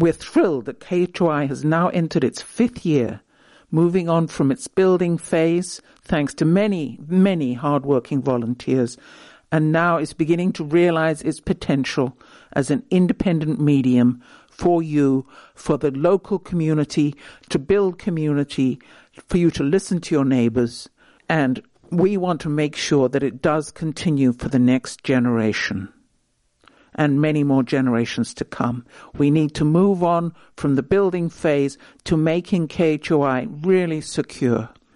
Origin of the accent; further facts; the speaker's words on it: United Kingdom; Now, again, as I say, I was brought up in Britain.